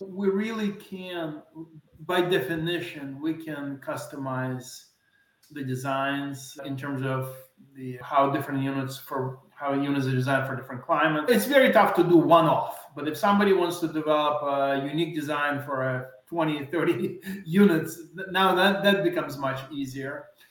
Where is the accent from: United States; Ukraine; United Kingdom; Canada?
Ukraine; I'm myself from Ukraine and I've been around the world.